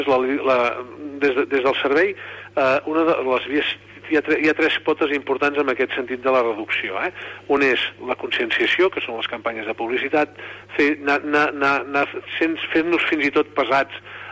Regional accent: Berga, Catalonia, Spain; jo sóc de Berga, i ho he explicat moltes vegades

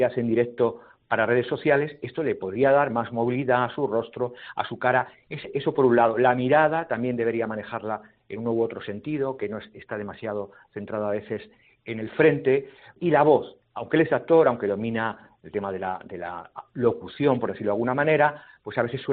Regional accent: Toledo, Castilla-La Mancha, Spain; y sigo queriendo a mi tierra, a Castilla-La Mancha y a Toledo

